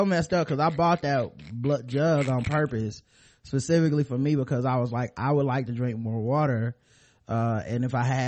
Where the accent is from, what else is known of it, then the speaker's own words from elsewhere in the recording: the South, United States; growing up in the South, with listening to that type of hip hop